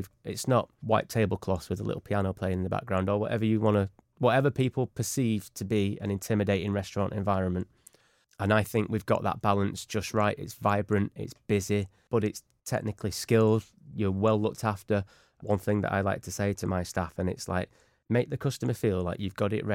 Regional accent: Manchester, North West England, United Kingdom; We're all from Manchester. Just be from Manchester.

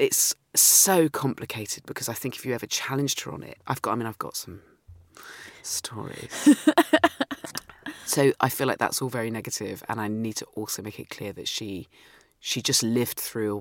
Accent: South West England, United Kingdom; So when I was growing up in Dorset, when you're like 8 or 9, and we all had to bring in artifacts from our grandparents

